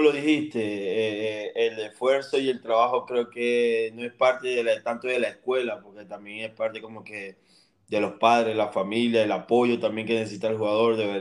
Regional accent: Maracaibo, Zulia, Venezuela; born there; seguro porque ya me acostumbré o nací en Maracaibo, pero yo no comparo a Maracaibo con otra ciudad.

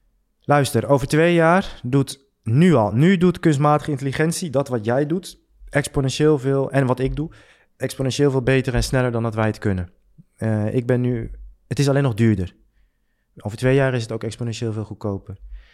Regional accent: Netherlands; er zijn 7 verschuivingen die wij als Nederlanders in het Westen in ieder geval hebben gemaakt de afgelopen jaren

